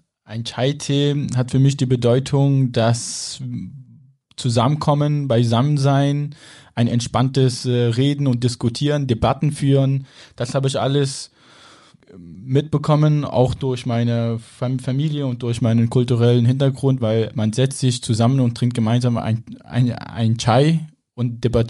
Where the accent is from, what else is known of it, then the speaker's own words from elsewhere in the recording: Saxony, Germany; Ich bin ja hier groß geworden in Sachsen.